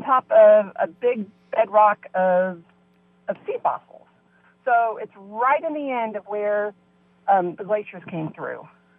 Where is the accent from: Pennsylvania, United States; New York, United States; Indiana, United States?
Indiana, United States; Brookville; I am sitting out not too far from the farm I grew up in Brookville, Indiana, which is, northwest of Cincinnati, Ohio.